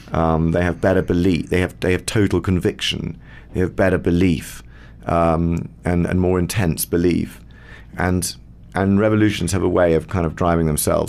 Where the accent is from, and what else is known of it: England, United Kingdom